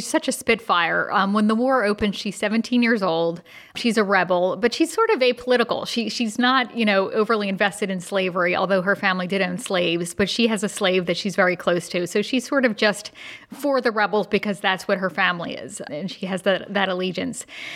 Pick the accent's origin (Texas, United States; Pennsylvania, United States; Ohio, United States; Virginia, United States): Pennsylvania, United States; Philadelphia; moved away as an adult; also born or lived in Atlanta; And I'm from Philadelphia, and my husband's job brought us down to Atlanta in about 2001.